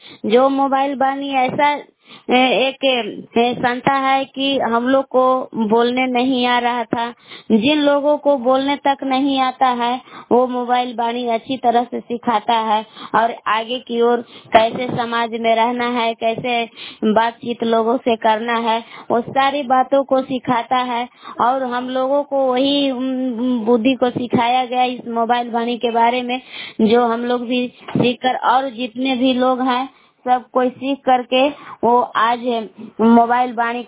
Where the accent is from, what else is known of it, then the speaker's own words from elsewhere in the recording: Bilau, Bihar, India; मैं ग्राम बिलाऊ कैमूर भगवान के निवासी हूँ।